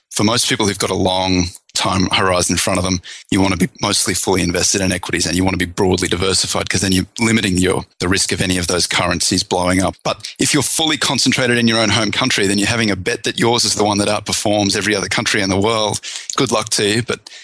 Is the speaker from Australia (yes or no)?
yes; Australia; I'm Australian originally. I'd be concentrated into Australia.